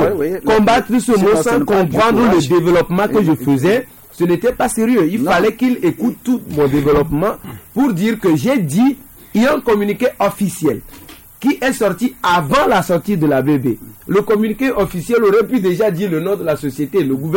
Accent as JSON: {"language": "French", "country": "Togo", "said": "ça également prouve d'autres problèmes que nous avons en tant que Togolais."}